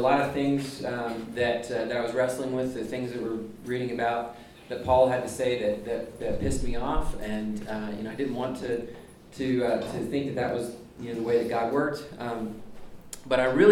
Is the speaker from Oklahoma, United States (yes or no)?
yes; Jenks, Oklahoma, United States; I came with Christ Prez from Tulsa. It was my church. I went to high school at Jenks High School in just outside of Tulsa, Oklahoma.